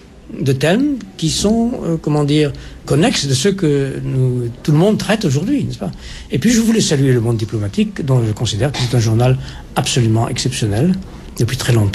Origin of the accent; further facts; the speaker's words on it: Algeria; Puis je ne suis pas seulement Européen, je suis Africain. Hein. Je suis Algérien d'origine.